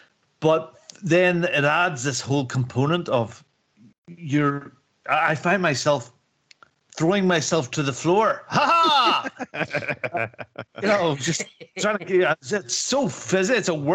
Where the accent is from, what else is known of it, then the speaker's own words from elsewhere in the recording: Northern Ireland, United Kingdom; Our TV and our roads and our little customs, we're more English, British up in Northern Ireland.